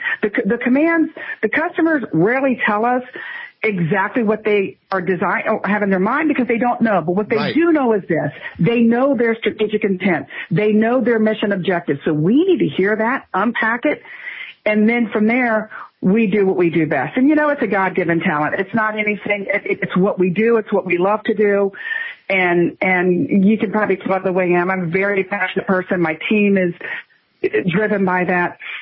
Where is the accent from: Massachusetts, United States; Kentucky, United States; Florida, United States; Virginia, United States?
Virginia, United States; born there; But, well, I was born in Virginia, but my mother was from Tennessee, and every summer we spent down there